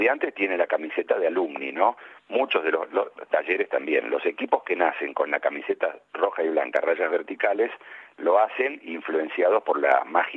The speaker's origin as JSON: {"language": "Spanish", "region": "Buenos Aires", "country": "Argentina", "tie": "born or raised there", "said": "yo nací en Caballito, viví la mayor parte, casi toda mi vida del lado sur de la avenida Rivadavia, dentro de la capital siempre. Pero mi familia paterna viene de Núñez"}